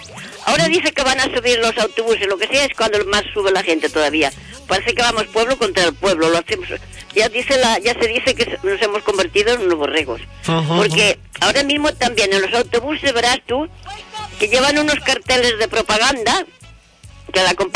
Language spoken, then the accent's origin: Spanish; Galicia, Spain; Yo desde niña en Galicia, ya verás, yo de niña en Galicia con 6 o 7 años, iba a buscar a un pajar patatas